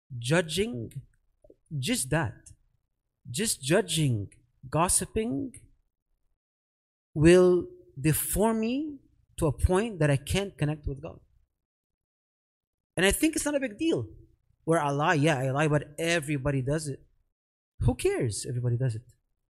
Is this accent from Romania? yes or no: no; Canada; I'm Canadian, man.